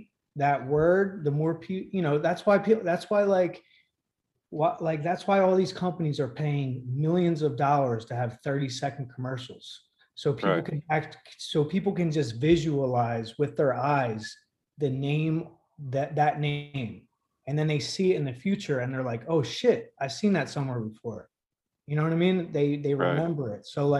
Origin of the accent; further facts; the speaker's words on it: Ireland; And then I put the shamrocks for, because I'm Irish, you know?